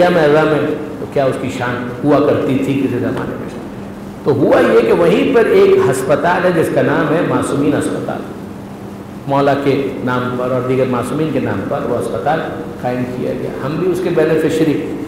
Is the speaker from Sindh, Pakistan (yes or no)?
yes; Karachi, Sindh, Pakistan; کراچی کا ایک پرانا محلہ ہے کہ جہاں پر عزاداری کا جلوس بھی ختم ہوتا ہے، کھارا در، اور کھارا در میں میرا بچپن گزرا.